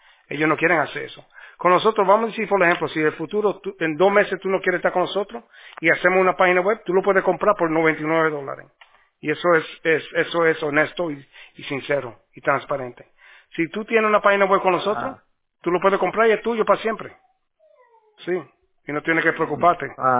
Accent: Puerto Rico; Sí, boricua, ¿cómo tú sabes?

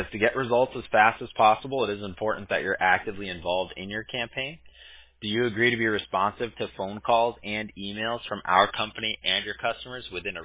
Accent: California, United States; I grew up in Southern California, so grew up kind of really close to Disneyland.

